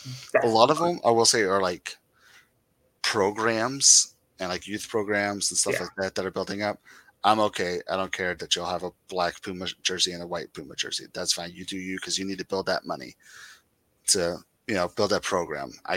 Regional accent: Kentucky, United States; I don't know. I'm from Kentucky.

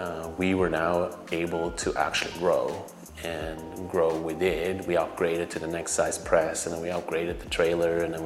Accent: Switzerland; moved away as an adult; now in Canada; Born and raised in Switzerland. Both my parents grew up on farms. I didn't, but close enough.

